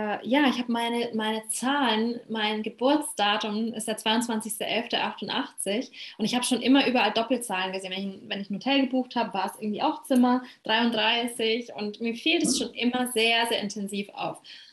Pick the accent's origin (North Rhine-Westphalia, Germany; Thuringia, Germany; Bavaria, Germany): Bavaria, Germany; So, ich komme aus dem schönen Bayern. Da bin ich aufgewachsen und habe da irgendwie auch wieder hingefunden.